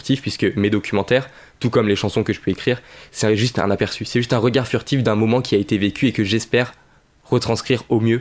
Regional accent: La Rochelle, Nouvelle-Aquitaine, France; je suis né à La Rochelle et jusqu'à mes 16 ans à peu près, je prêtais guère attention à ce qui se passait sur l'Estran, sur la côte.

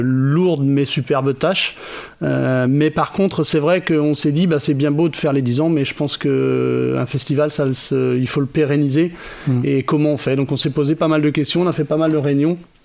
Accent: Brittany, France; J'avais été auparavant très impliqué dans d'autres festivals en Bretagne, puisque je suis natif de Bretagne

